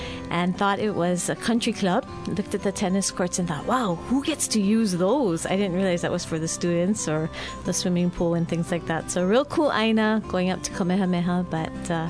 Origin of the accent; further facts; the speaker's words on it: Kailua, Hawaii, United States; I'm from Kailua, Ahupua'a all my life, and lived in Coconut Grove with my parents, and actually I still live on that Ahupua'a in Ka'elepulu